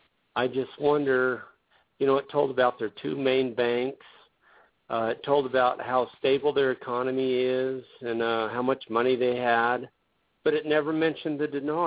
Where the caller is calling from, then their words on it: Durango, Colorado, United States; from Durango, Colorado.